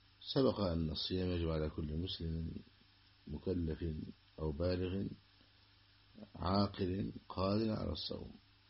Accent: Egypt; في بلدنا مصر

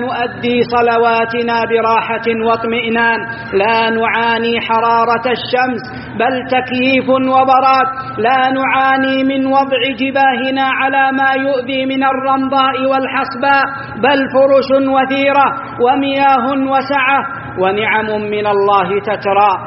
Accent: Saudi Arabia

